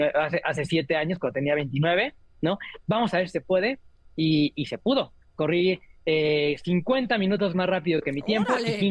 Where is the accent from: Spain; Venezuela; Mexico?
Mexico; Coyoacán, Mexico City; soy de México, soy de Coyoacán, mi gente está aquí